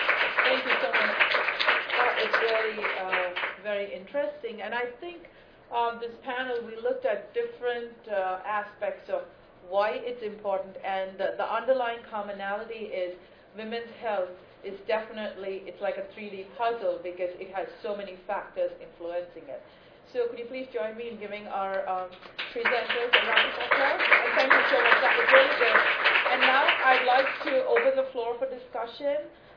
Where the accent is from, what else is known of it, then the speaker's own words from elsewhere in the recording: New York, United States; I'm from New York too, so.